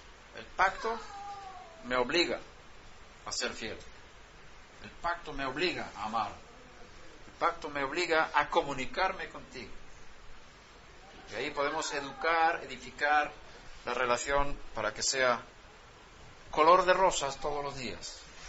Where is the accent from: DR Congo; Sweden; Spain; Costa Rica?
Sweden; first language Swedish; Spanish is a second language; aunque sea en hebreo, aunque sea en español, aunque sea en sueco, que es mi lengua materna